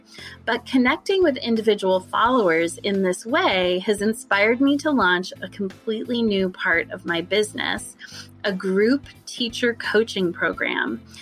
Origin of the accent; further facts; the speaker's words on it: Portland, Oregon, United States; I'm a teacher from Portland, Oregon.